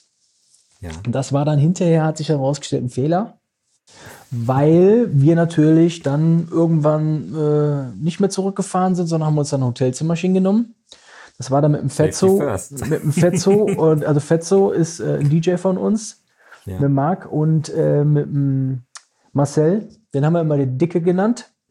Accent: Düsseldorf, North Rhine-Westphalia, Germany; Da sind wir in den Benrader Ballon reingegangen, da, wo ich aufgewachsen bin. Ich kannte ja jeden.

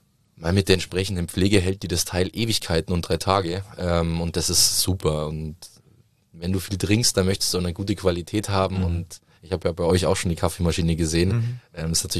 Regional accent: Italy; als Italiener

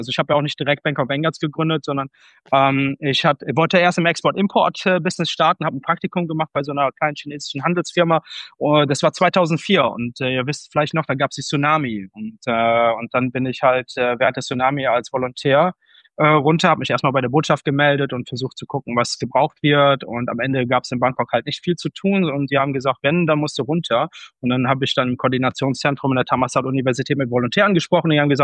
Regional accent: Ratheim, North Rhine-Westphalia, Germany; ich komme ja aus Ratheim in Deutschland. Das gehört so zur Greater Metropolitan Area of Hückelhofen.

